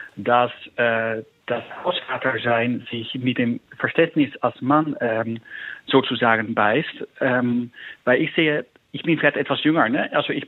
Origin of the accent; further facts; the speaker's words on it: Netherlands; now in Germany; Ich komme aus den Niederlanden, das ist schon ein bisschen anders als hier